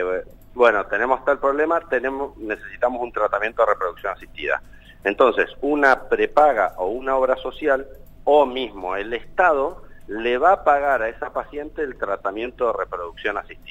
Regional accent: Neuquén, Argentina; moved away as an adult; also born or lived in Spain; now in Buenos Aires, Argentina; Yo soy neuquino, fíjate vos. Claro. Y nada, me vine a estudiar a Buenos Aires, después fui a España, después volví

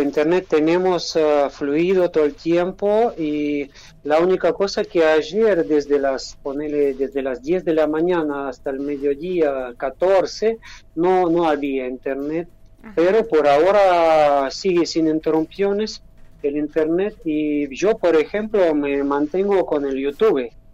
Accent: Severodonetsk, Luhansk Oblast, Ukraine; now in Argentina; Viviendo en Argentina los últimos años, y sí que ahora mismo estoy en mi ciudad natal, Severodonetsk, la región de Lugansk

